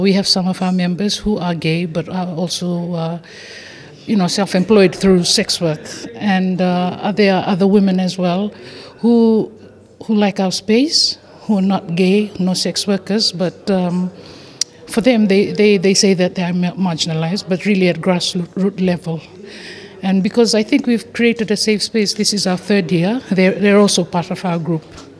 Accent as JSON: {"language": "English", "country": "Fiji", "said": "I'm from Fiji."}